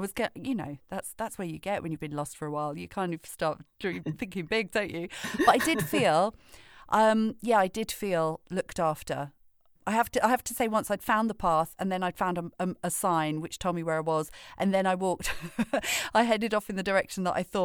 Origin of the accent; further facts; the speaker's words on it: Wales, United Kingdom; growing up in Wales, we were always in the fields and always in the woods